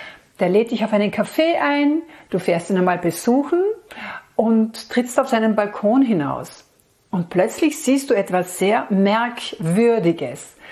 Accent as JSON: {"language": "German", "country": "Austria"}